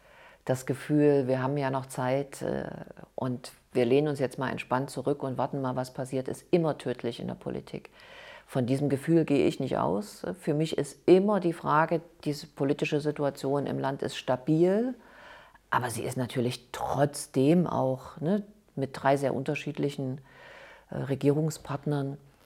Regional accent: Thuringia, Germany; ich komme aus Westthüringen

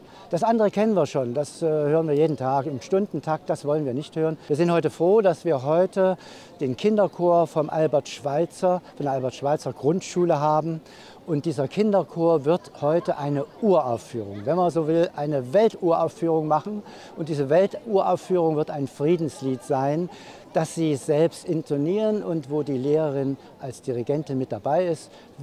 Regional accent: Weimar, Thuringia, Germany; born there; Ich bin hier zum Beispiel in Weimar geboren.

